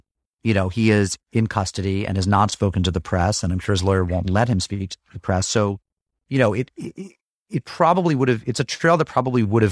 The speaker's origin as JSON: {"language": "English", "region": "Massachusetts", "country": "United States", "tie": "born or raised there", "said": "I mean, I didn't grow up there. I grew up in Massachusetts."}